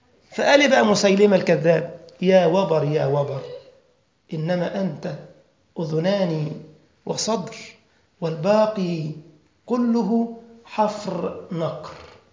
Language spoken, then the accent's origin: Arabic; Egypt; والله اسمه عمرو خالد عندنا في مصر.